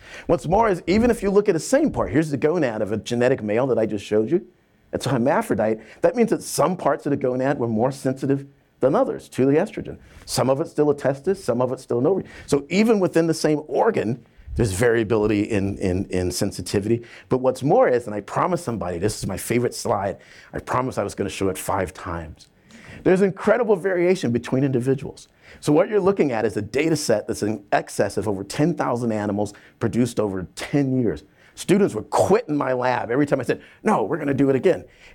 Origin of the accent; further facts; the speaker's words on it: South Carolina, United States; What's more, as I grew up in South Carolina